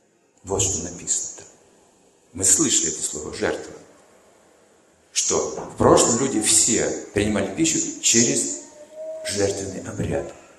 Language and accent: Russian; Kazakhstan; Я не просто казах, я еще душа.